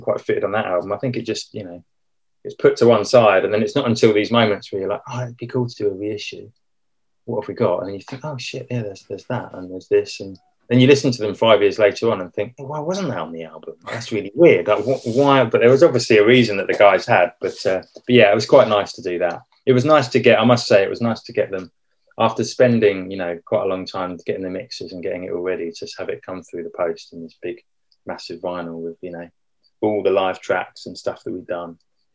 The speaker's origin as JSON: {"language": "English", "town": "Reading", "region": "South East England", "country": "United Kingdom", "tie": "born or raised there", "said": "Reading, because I grew up near Reading, and Reading was the local one."}